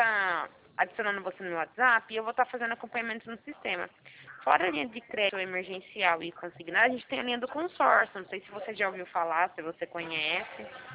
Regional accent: Americana, São Paulo, Brazil; Isso, sou daqui de Americana mesmo.

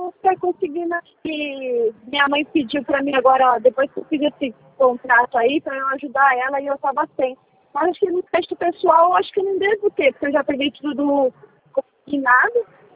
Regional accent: Osasco, São Paulo, Brazil; sou de Osasco, mas trabalho em Santana de Parnaíba.

